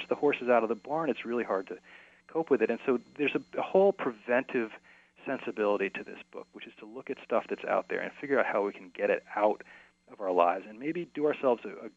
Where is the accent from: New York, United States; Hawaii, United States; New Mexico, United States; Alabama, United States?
New York, United States; New York City; For example, I grew up in New York. New York City, you might think New York City couldn't possibly have clean water.